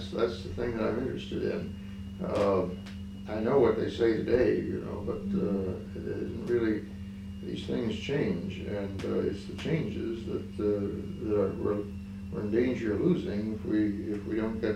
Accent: Ohio, United States; Well, I grew up in Ohio, and I think things are different

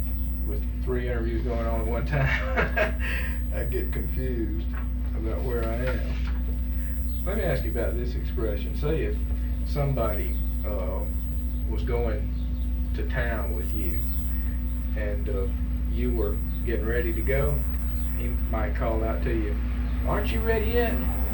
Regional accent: Canada; And our nationality, we're both

